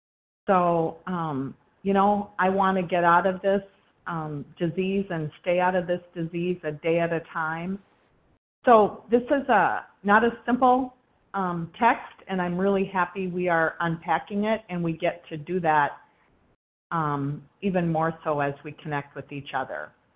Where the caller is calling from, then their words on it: Minneapolis, Minnesota, United States; I'm in Minneapolis, Minnesota, Central Time.